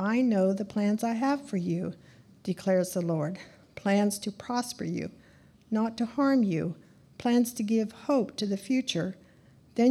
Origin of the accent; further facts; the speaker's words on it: Pennsylvania, United States; a Christian man who I had known as a young boy in my hometown in central Pennsylvania.